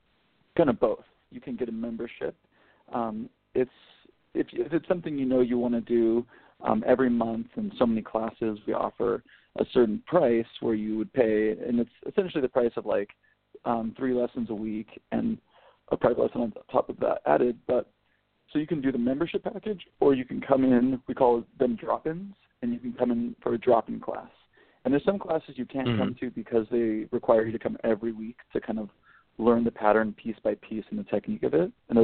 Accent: San Francisco, California, United States; I'm from San Francisco, where everything is digitized, and you open a door to your studio, and a million people flood in, because everything's so concentrated in San Francisco

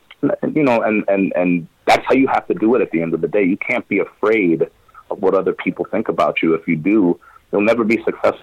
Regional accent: New York, United States; I'm very proud of where I come from. I'm Puerto Rican and Cuban. I'm proud of my descent. I'm proud of being a New Yorker.

